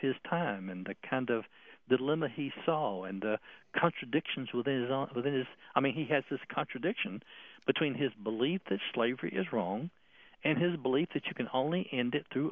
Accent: Texas, United States; also born or lived in Houston; Actually, I was born in Houston during World War II, but I grew up on a small farm in East Texas. So I grew up as a farming kid.

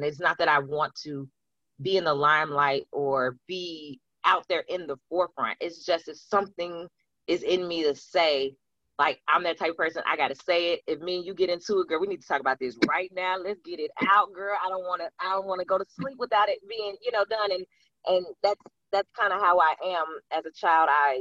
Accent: Mississippi, United States; I'm from Mississippi. The first time I actually heard the N-word, I was in sixth grade.

